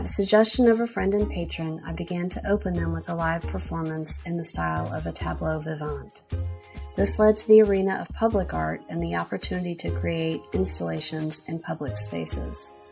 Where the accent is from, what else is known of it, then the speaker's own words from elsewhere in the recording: Atlanta, Georgia, United States; I was born and raised in Atlanta. Most of my immediate family is still here. I love this town, and I really never saw any reason to leave it.